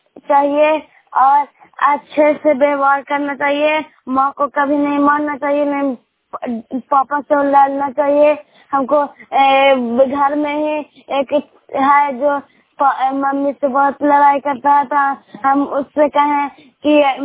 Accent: Bairiganj, Bihar, India; घर बैरीगंज पोस्ट मकौता जिला नंदा थाना चिकसौरा किराए ब्लॉक के रहने वाला हूँ।

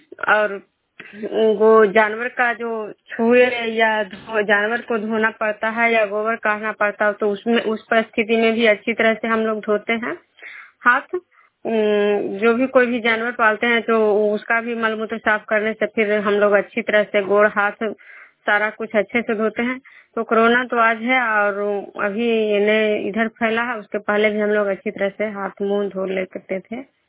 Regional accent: Nagarnausa, Bihar, India

